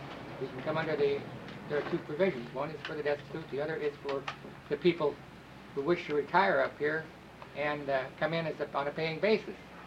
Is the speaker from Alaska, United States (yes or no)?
yes; Ketchikan, Alaska, United States; For the record … I'm from Ketchikan.